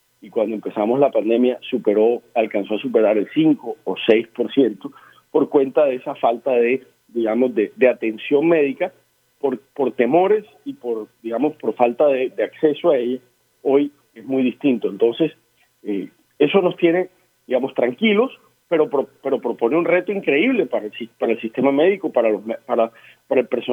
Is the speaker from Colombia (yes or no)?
yes; Barranquilla, Atlántico, Colombia; es nuestro gran tesoro como colombianos, como barranquilleros